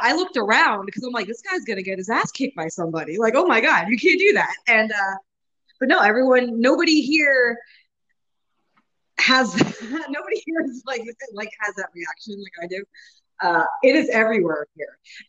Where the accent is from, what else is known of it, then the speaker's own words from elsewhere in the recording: New Jersey, United States; Since we are both from New Jersey, we're both from like, I guess, I don't know, you would be North Jersey, I guess I would be Central Jersey.